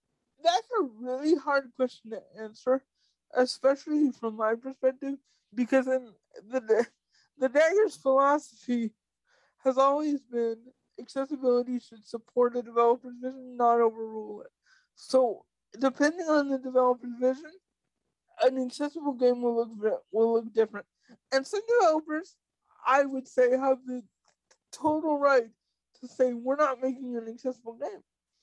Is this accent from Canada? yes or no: yes; Canada; also born or lived in Atlanta / Minneapolis; I miss my universal healthcare, because being disabled and growing up in Canada, you had really good, really, really good services.